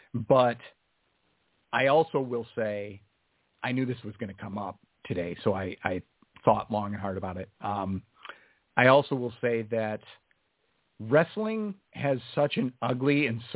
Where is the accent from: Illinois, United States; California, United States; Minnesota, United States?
Minnesota, United States; I grew up in a town, a very small town, 4,000 people or a little under, in southern Minnesota.